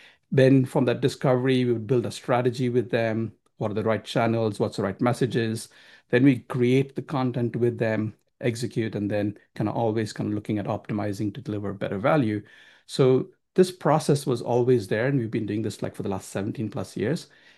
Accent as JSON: {"language": "English", "region": "South India", "country": "India", "said": "I come from India. India itself is a huge market. You've got the north, south, east, west, and I'm from the south. What we have four languages just in the south, right?"}